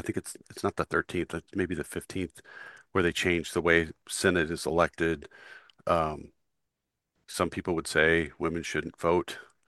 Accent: California, United States; I mean, I grew up in California.

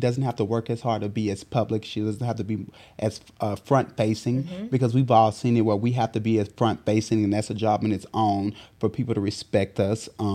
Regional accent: Houston, Texas, United States; So she trusted me to handle … in Houston because I was from Houston.

